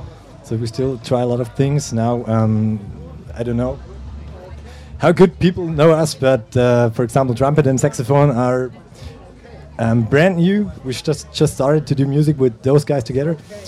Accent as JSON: {"language": "English", "town": "Stuttgart", "region": "Baden-Württemberg", "country": "Germany", "second_language": "English", "said": "from Stuttgart too."}